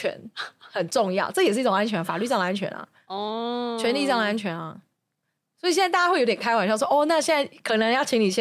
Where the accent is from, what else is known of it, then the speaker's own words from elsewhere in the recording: Taiwan; 因为我们台湾人真的不要讲台湾人，亚洲人，